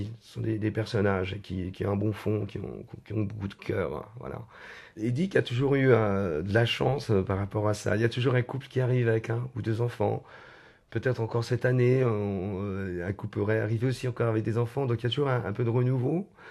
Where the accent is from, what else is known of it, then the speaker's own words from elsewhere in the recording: Nantes, Pays de la Loire, France; Je jouais déjà dans une formation, je viens de Nantes, hein.